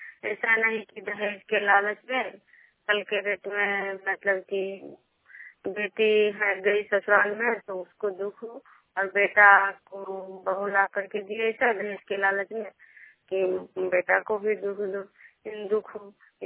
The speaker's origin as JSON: {"language": "Hindi", "town": "Khajra", "region": "Bihar", "country": "India", "said": "मैं बिष्णुपुर ग्राम खजरा पंचायत नालंदा जिला नगर प्रखंड की निवासी हूँ।"}